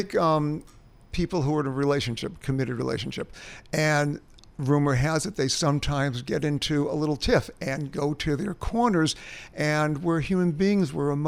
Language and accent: English; Boston, Massachusetts, United States; I grew up in Boston. I don't know what it's like to grow up in Asia or Africa.